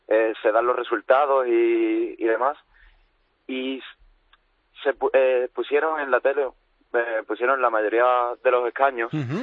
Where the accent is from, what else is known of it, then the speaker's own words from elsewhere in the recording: Andalusia, Spain; now in Seville, Spain; Yo soy de un pueblo de Cádiz, Benalúcar, Vieja.